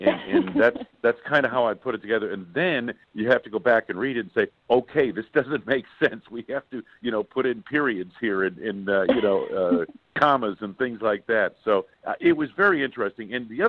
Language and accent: English; East Coast, United States; when I grew up on the East Coast, I'm a Yankees fan.